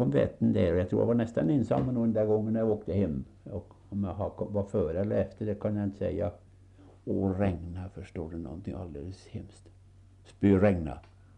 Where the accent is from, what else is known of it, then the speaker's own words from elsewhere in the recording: Bergsjö, Gävleborg County, Sweden; Ifrån, vi kommer från Bergsjö.